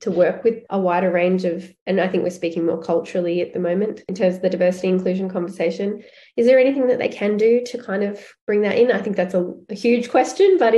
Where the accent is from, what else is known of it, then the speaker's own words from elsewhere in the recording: Australia; I'm Australian and I'm white and my parents are English